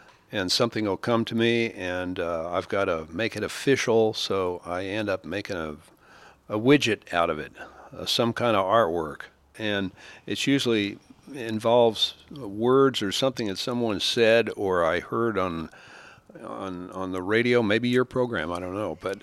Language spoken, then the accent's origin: English; Oklahoma, United States; Yeah, I grew up in Oklahoma, and there's a particular angle to their dialect there that they have